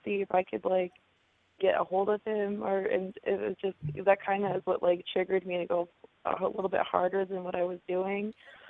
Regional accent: New York, United States; now in Indianapolis, United States; I live in Indianapolis, but I'm originally from New York.

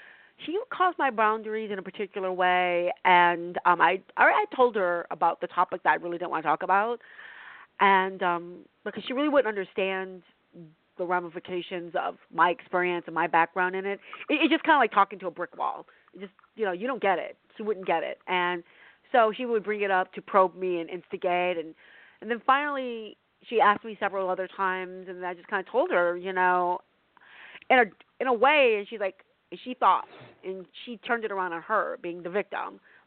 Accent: California, United States; That's actually Los Angeles, but I'm from Northern California.

